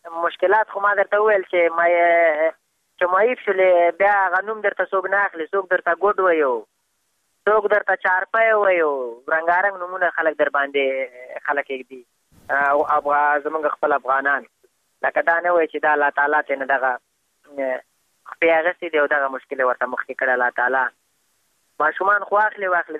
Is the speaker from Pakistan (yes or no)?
no; Afghanistan